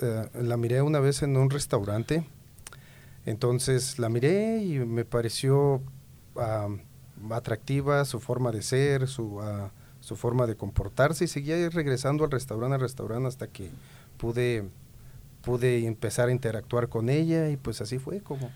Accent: Guerrero, Mexico; now in Colorado, United States; pues yo soy originario del estado de Guerrero, México. Llegué aquí a Colorado hace 26 años, como 26 años.

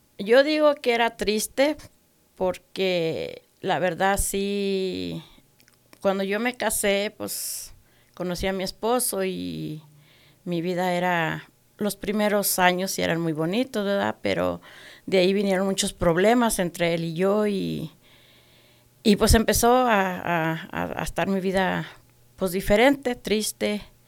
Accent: Jiménez del Teul, Zacatecas, Mexico; Yo soy de México, del estado de Zacatecas.

